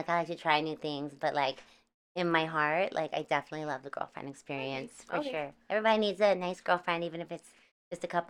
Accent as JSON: {"language": "English", "town": "Vancouver", "region": "British Columbia", "country": "Canada", "tie": "born there", "said": "I was born in Canada."}